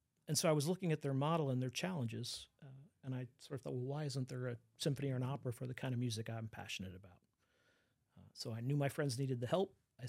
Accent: Austin, Texas, United States; Like I grew up in Austin, Texas, so I've been around live music my whole life.

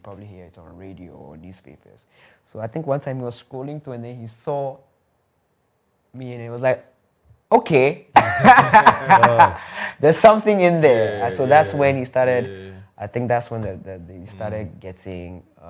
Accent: Australia; now in United States; I think I mentioned that I grew up in Australia and then in the US.

